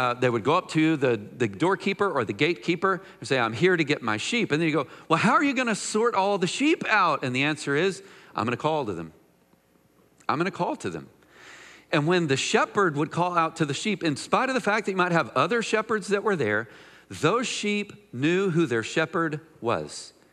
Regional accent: Mineola, Texas, United States; You know, I grew up in Mineola, Texas. There's farmland and farmers.

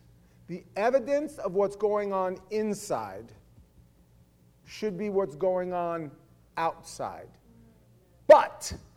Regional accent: Alabama, United States; accent: southern; In case you didn't know, I'm from Alabama, and I have that southern accent that is evident

